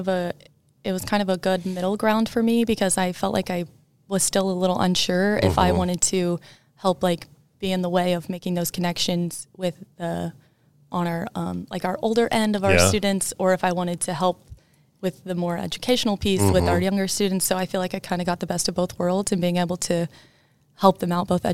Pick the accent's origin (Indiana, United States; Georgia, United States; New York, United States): Indiana, United States; Wayne; So I grew up in Wayne. I started out at Chapel Glen Elementary.